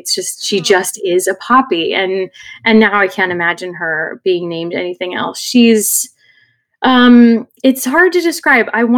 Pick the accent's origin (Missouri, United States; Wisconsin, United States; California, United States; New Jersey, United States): California, United States; growing up in California, the state flower is a poppy. So I always loved seeing them. And so it was kind of like this special connection to my home state and just where I'm from and my roots.